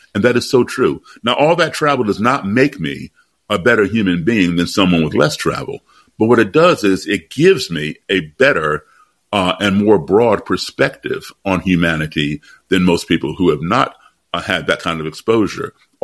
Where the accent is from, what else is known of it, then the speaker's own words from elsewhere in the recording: Chicago, Illinois, United States; born there; I was born in Chicago.